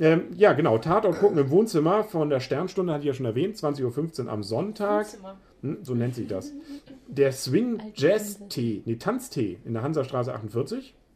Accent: Northern Germany, Germany; Ja, als Norddeutscher kriegt man da ja Hautausschlag automatisch, finde ich.

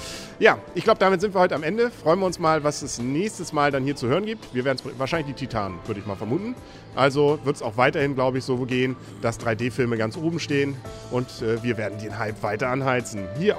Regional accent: Northern Germany, Germany; als Norddeutscher freut man sich einfach über Wikinger, nicht?

